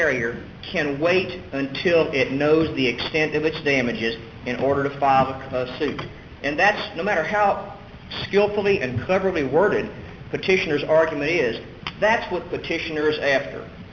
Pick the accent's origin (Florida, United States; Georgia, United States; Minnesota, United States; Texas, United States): Texas, United States; Houston; I'm from Houston.